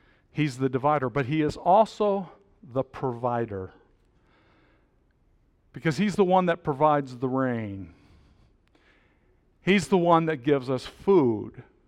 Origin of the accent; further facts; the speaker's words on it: Iowa, United States; I'm from Iowa